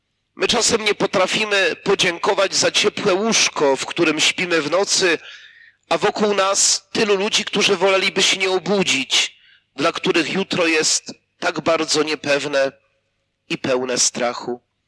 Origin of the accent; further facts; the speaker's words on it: Łańcut, Subcarpathian Voivodeship, Poland; W mojej wiosce, z której pochodzę, pod Łańcutem, było wydarzenie małżonkobójstwa.